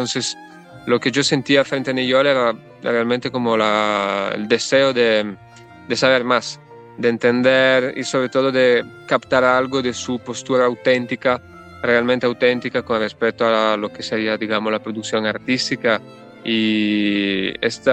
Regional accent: Italy; Yo soy de Italia y pasé un año de estudio allá muy joven

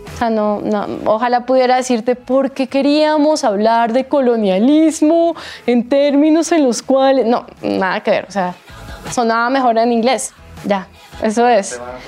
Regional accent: Bogotá, Colombia; yo soy Rola.

